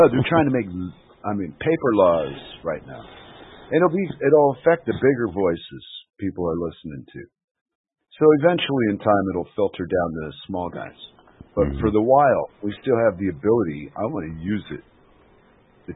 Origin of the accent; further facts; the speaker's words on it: United States; I don't remember people being so nice to foreigners when I was in America as an American.